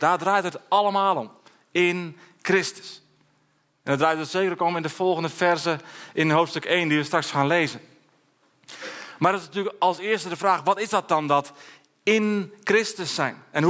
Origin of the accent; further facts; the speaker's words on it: Drenthe, Netherlands; also born or lived in Hengelo; ik ben een Drent, dus dat is ook wel fijn, hè? Drent en Twente, dat matcht wel een beetje. Ik heb hier ook een paar jaar gewoond.